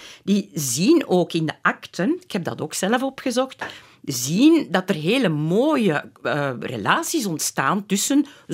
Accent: Flemish Brabant, Belgium; Ik kom zelf uit het Hageland. Dat is de mooie streek tussen Leuven, Aarschot, Tienen en Diest.

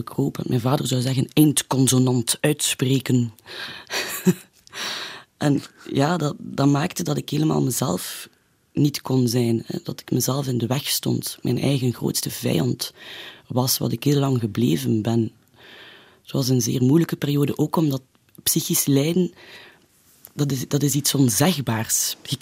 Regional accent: Deurle, East Flanders, Belgium; Het was een gouden kindertijd. Wij zijn opgegroeid in Deurle

